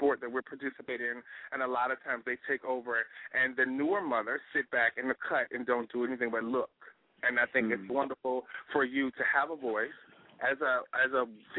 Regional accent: Richmond, Virginia, United States; I'm from Richmond, Virginia, so of course we're going to be there.

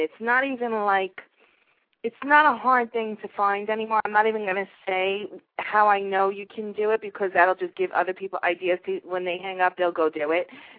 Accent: New York, United States; I know, because, I'm from New York, so I know that's, pretty much what it would be.

